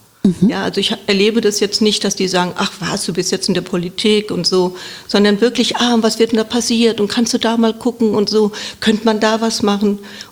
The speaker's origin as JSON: {"language": "German", "town": "Wiesbaden", "region": "Hesse", "country": "Germany", "tie": "born or raised there", "said": "ich bin gebürtige Wiesbadenerin und Wiesbaden ist einfach, ich bin leidenschaftliche Wiesbadenerin"}